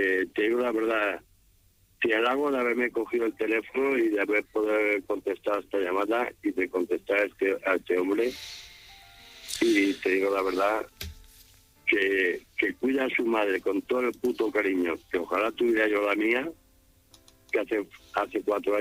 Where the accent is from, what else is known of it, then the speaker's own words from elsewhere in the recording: Castellón, Valencian Community, Spain; Yo soy de Castellón.